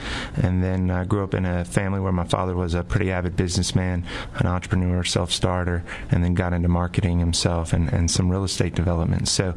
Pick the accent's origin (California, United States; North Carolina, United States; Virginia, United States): Virginia, United States; Charlottesville; So I was born here in Charlottesville, down at the old Martha Jefferson building, you know, down there near, you know, High Street, near Locust, and born and raised here in Charlottesville in Albemarle.